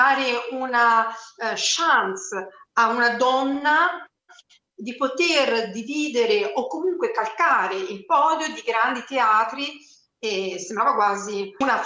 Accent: Tuscany, Italy; non perché sono toscana

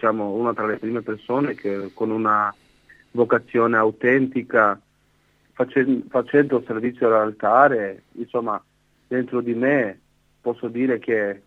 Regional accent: Zagreb, City of Zagreb, Croatia; sono dal 95, nato in agosto, sono nato e cresciuto a Zagabria in Croazia e sono ultimo dei 7 figli, una famiglia numerosa di tradizionale cattolica

